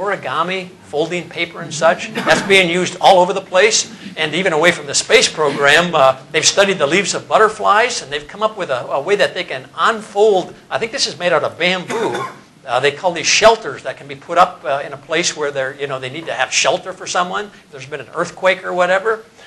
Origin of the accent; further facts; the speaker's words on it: Indiana, United States; And since I'm from Indiana, I had to mention corn.